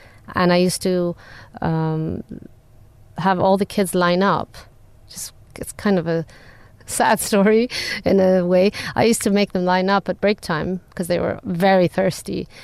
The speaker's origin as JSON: {"language": "English", "region": "Dubai", "country": "United Arab Emirates", "tie": "born or raised there", "moved": "as an adult", "said": "We all, at the time, growing up in Dubai, it was very common for the youth to finish high school and then go abroad for higher education"}